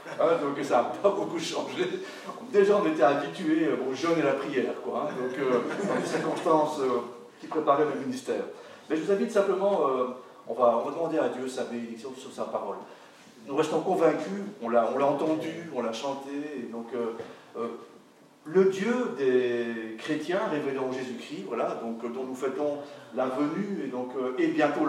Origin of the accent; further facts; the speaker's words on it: Brussels, Belgium; Patricia et moi, nous venons donc de Bruxelles, enfin, tout près de Bruxelles.